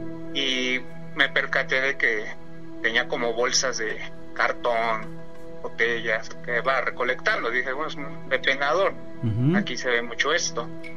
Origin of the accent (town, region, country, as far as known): Nezahualcóyotl, State of Mexico, Mexico